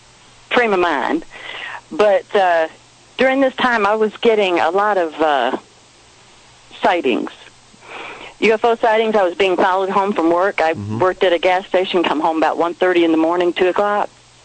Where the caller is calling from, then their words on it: Tennessee, United States; from Tennessee.